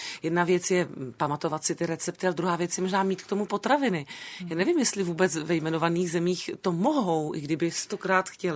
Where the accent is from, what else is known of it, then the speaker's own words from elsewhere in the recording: Moravia, Czechia; A já, a to já nesu z Moravy.